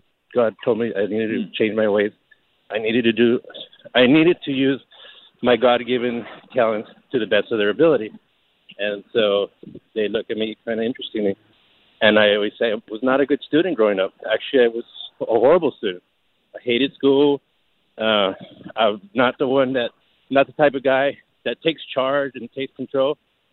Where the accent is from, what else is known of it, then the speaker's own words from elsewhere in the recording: East Los Angeles, California, United States; I grew up in East L.A. There was violence and drugs and gangs and stuff.